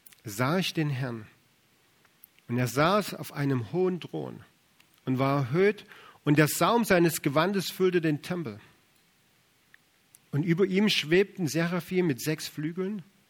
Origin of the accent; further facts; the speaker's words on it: Saxony, Germany; accent: Saxon; now in Frankfurt, Germany; Wie ihr schon an meinem Dialekt hören könnt, wir sind also nicht hier in Frankfurt aufgewachsen oder in der Umgebung, sondern wir kommen ursprünglich aus Sachsen, meine Frau und ich.